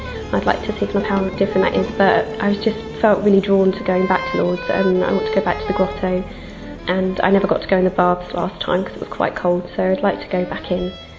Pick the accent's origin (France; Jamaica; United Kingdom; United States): United Kingdom; England; I'm from England and I've just turned 25.